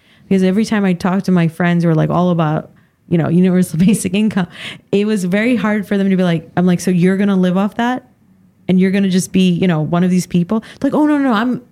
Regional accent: California, United States; being Californian, and even though I'm Asian, I'm still very Californian in some ways.

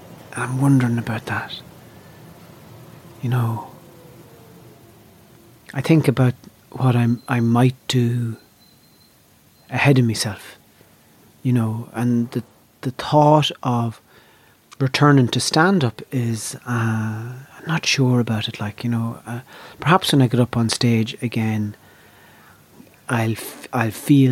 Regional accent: Ireland; I have a very strong sense of myself as an Irish performer

